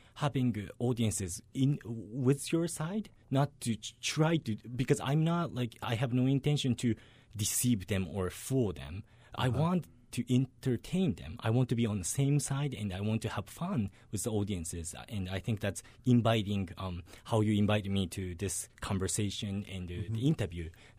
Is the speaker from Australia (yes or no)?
no; Japan; moved away; And I came from Japan 7 years ago.